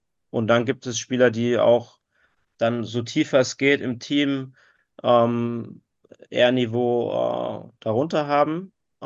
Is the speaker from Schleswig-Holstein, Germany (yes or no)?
no; Bad Hersfeld, Hesse, Germany; Das bleibt so. Bad Hersfeld ist meine Heimat.